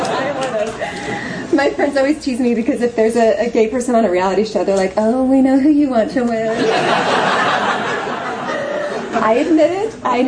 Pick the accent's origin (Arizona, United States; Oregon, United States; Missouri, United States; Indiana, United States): Arizona, United States; I grew up in Arizona with a really small family, just one brother